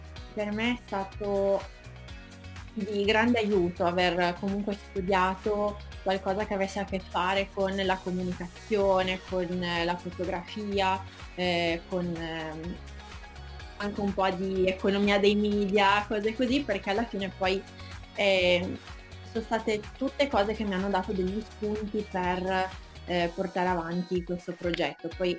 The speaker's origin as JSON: {"language": "Italian", "region": "Piedmont", "country": "Italy", "said": "sono piemontese, ma arrivo dalla provincia di Alessandria, quindi vicina, ma non abbastanza per fare avanti e indietro, e quindi mi sono trasferita qua."}